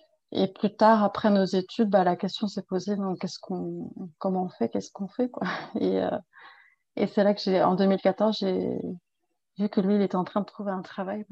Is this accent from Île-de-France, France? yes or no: yes; Île-de-France, France; now in South Korea; Alors, je viens des Yvelines, donc en Île-de-France